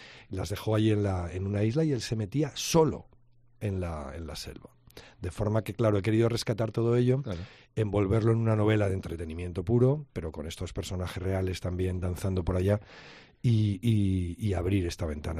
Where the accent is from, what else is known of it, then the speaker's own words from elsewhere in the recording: La Rioja, Spain; yo estudié aquí en la Universidad de Navarra, aunque soy riojano, primo hermano.